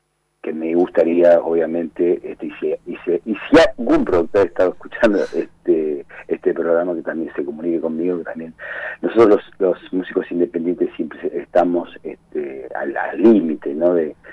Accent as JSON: {"language": "Spanish", "region": "Buenos Aires Province", "country": "Argentina", "said": "como cantador argentino, porque yo soy argentino de la provincia de Buenos Aires"}